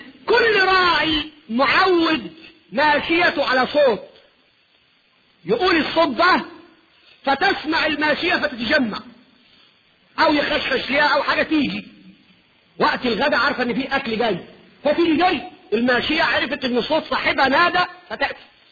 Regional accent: Egypt; في قاعدة عندنا في مصر ارجو ان لا تكون عندكم

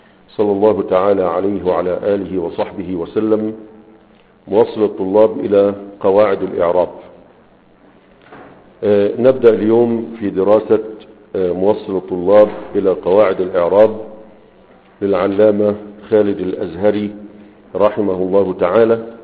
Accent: Egypt; فما زال عندنا في مصر يقول لك عربجي

